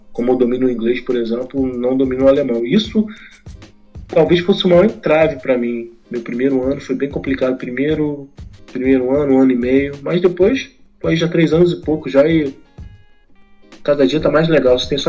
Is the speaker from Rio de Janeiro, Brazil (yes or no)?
yes; Rio de Janeiro, Brazil; eu morei no Rio, né, cara? Eu nasci no Rio, morei a maior parte da minha vida no Rio de Janeiro